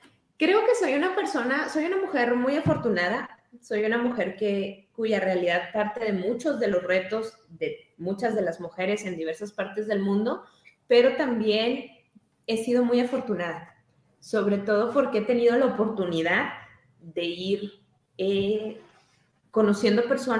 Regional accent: Chihuahua, Mexico; De donde yo soy es una zona de pastizal, que está un poco antes del desierto. El desierto de Samalayuca, acá en Chihuahua

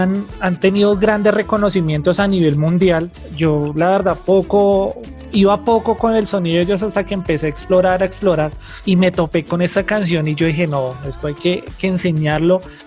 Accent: Bogotá, Colombia; todas esas costumbres que tenemos como bogotanos.

